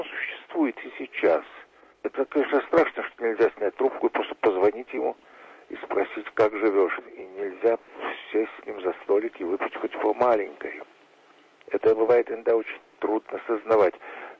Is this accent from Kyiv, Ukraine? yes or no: yes; Kyiv, Ukraine; это чувство живой связи и с нашим Киевом. Ведь я ведь тоже киевлянин.